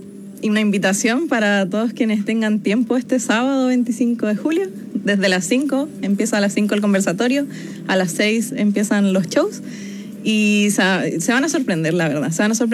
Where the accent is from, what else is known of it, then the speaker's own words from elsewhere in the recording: Chile; Y yo crecí siendo afrochilena en Chile.